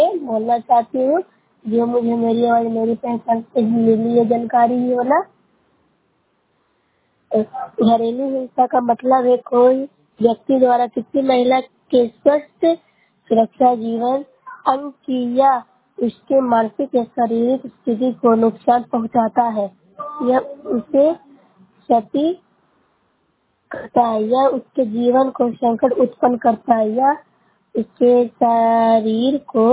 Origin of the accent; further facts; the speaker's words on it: Bihar, India; मैं प्रखंड से हूँ, जिला नालंदा से बोल रही हूँ।